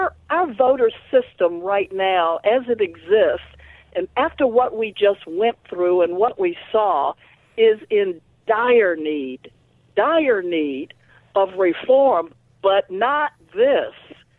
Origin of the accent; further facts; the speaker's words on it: the South, United States; I was born in this country black. You know what that means? I grew up in the South.